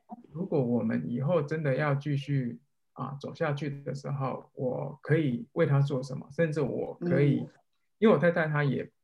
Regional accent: Taiwan; 因为我们在台湾长大就需要经历考试嘛，升学联考嘛

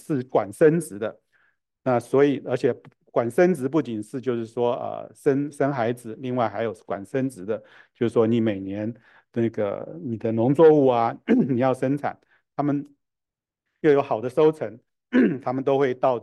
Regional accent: Taiwan; 我们从台湾来的

